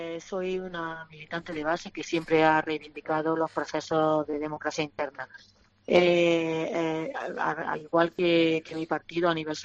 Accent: Andalusia, Spain; soy granadina, vivo en un pueblo del Poniente, en Salar

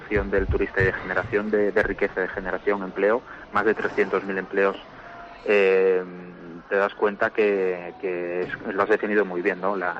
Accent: Valencian Community, Spain; nuestra manera de ser, nuestra idiosincrasia como valencianos, que recibimos con los brazos abiertos

